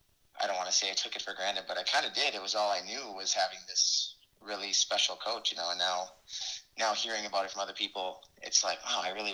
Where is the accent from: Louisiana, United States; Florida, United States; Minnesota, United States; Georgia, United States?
Minnesota, United States; Stillwater; I'm from Stillwater. Like I said, big running community there.